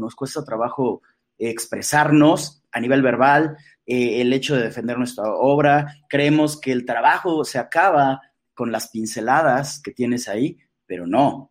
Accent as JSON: {"language": "Spanish", "country": "Mexico", "said": "Nos falta identidad como mexicanos"}